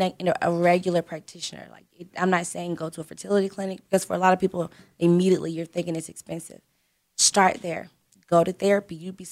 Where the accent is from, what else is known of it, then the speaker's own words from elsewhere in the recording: the South, United States; And we're from the South